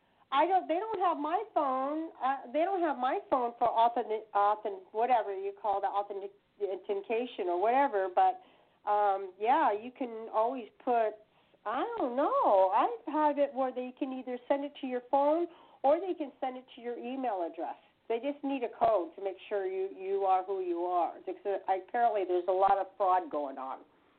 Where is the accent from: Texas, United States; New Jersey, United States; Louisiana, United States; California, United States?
California, United States; she's based out of the Bay Area where I'm from California.